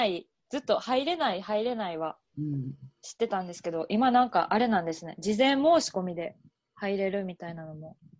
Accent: Osaka, Japan; 私は生まれも育ちも大阪です。

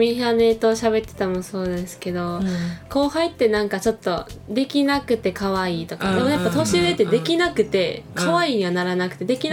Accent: Osaka, Japan; 私大阪なんですけど

